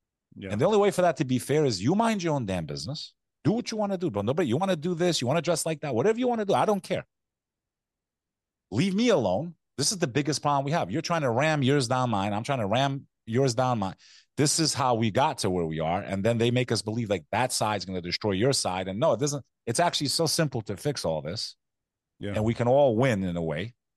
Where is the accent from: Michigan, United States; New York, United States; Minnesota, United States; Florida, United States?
New York, United States; Like, I grew up in New York